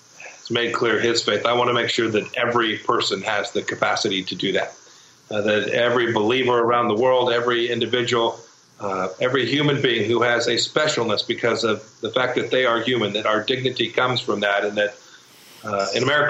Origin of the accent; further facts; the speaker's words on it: Santa Ana, California, United States; I grew up in Santa Ana.